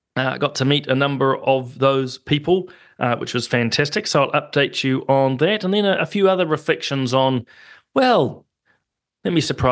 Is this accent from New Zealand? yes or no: yes; New Zealand; there's nothing wrong about being a New Zealander and being proud about our country and proud about our heritage.